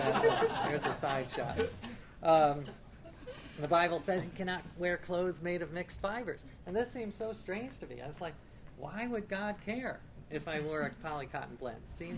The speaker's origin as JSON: {"language": "English", "town": "New York City", "region": "New York", "country": "United States", "tie": "born or raised there", "said": "And this came about because I grew up with no religion at all. I grew up in New York City."}